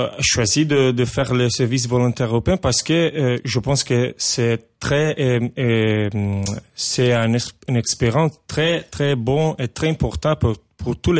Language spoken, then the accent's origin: French; Apulia, Italy; French is a second language; De sud-Italie, de le taillon de la botte, je ne sais pas.